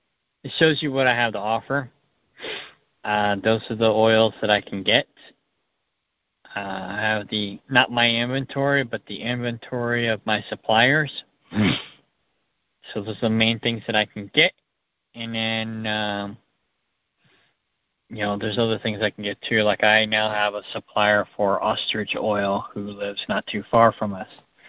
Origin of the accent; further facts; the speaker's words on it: Lawton, Oklahoma, United States; We grew up together in Lawton, Oklahoma. We went to junior high school together.